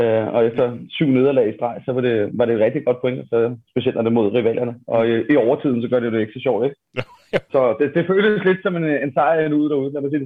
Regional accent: Fredensborg, Capital Region of Denmark, Denmark; jeg er opvokset i Fredensborg.

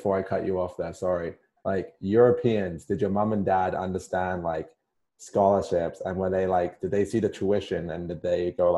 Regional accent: England, United Kingdom; growing up in England, when you're 16, you can play professional hockey.

